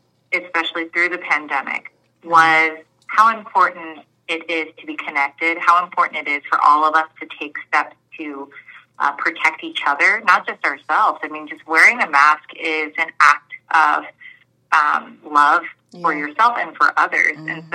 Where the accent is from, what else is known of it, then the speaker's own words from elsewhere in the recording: Houston, Texas, United States; Well, I grew up in Houston, so when you say temperamental, I mean, it faces all the good and the bad.